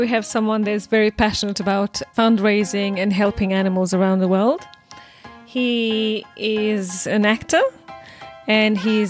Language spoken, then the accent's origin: English; Romania; So I come from Romania.